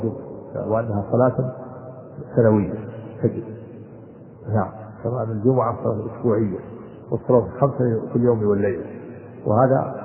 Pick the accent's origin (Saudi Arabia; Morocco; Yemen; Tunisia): Saudi Arabia; Najd; كما عندنا في نجد يكون مستقبل القبلة